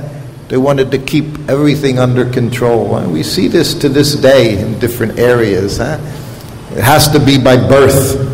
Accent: United States; To me, growing up in America, you knew every car.

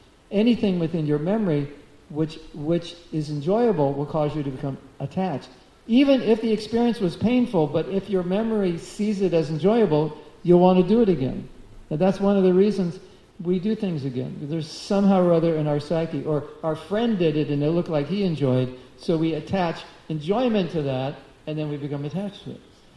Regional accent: Los Angeles, California, United States; This is Los Angeles. I grew up in Los Angeles.

